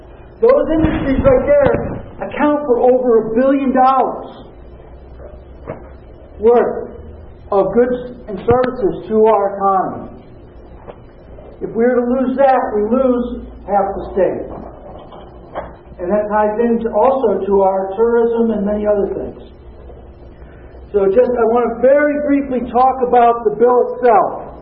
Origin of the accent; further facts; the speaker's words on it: Newcastle, Maine, United States; I'm from Newcastle, and I represent the towns along the Damascotta River and Monhegan Island.